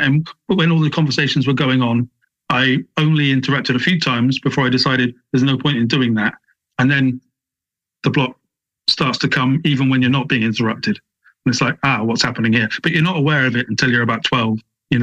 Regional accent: England, United Kingdom; And I'm an Englishman going into Wales.

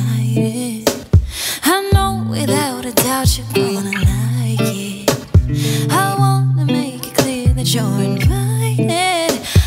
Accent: Los Angeles, California, United States; also born or lived in Toronto / New York; based in Los Angeles, California. I spent time in Toronto, time in New York, and now I'm back in my hometown in LA.

